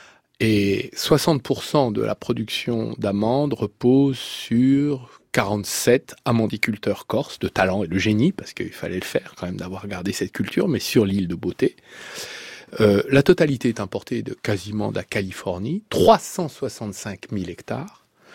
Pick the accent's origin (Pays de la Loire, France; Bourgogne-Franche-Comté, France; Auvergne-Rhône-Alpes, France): Bourgogne-Franche-Comté, France; j'ai été élu pendant 20 ans en région rurale. Je suis issu de la Bourgogne profonde, du Morvan